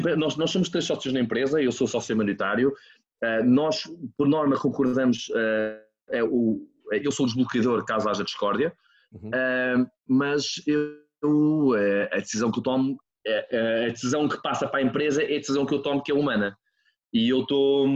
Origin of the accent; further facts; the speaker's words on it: Lisbon, Portugal; eu cresci em Alvalade, sou mais lisboeta impossível